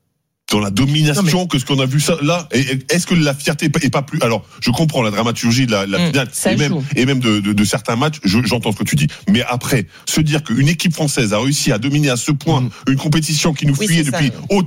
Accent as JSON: {"language": "French", "country": "France", "said": "mais en tant que Français, moi, j'ai ressenti une fierté"}